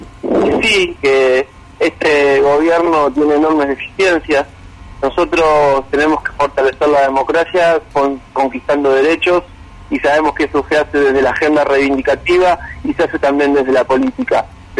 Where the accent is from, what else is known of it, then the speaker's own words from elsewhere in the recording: Argentina; como argentino y como católico lo digo